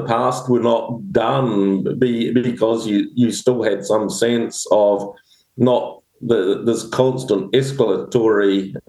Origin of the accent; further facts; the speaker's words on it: New Zealand; as a Kiwi, I can relate totally to how they do it.